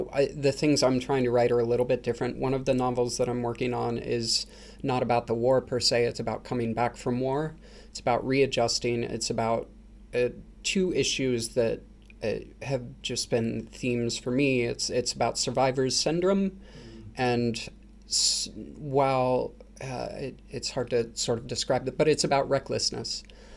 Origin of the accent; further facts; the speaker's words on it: Seattle, Washington, United States; I grew up in Seattle, Washington, which is a very liberal town. I come from a very liberal background.